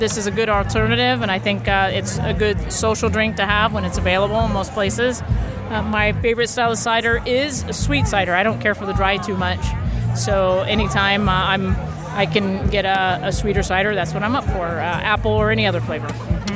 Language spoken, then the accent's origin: English; Pleasant Hill, California, United States; I'm from California. More specifically, I'm from Pleasant Hill, Martinez area, East Bay of San Francisco.